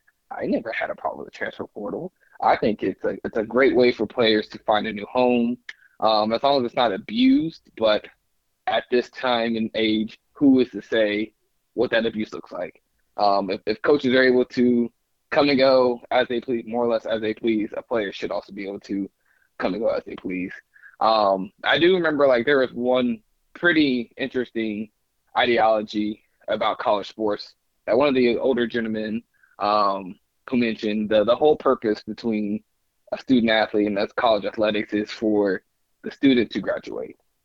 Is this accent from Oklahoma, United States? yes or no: yes; Broken Arrow, Oklahoma, United States; I'm from Tulsa, Broken Arrow, Oklahoma, Tulsa, Oklahoma.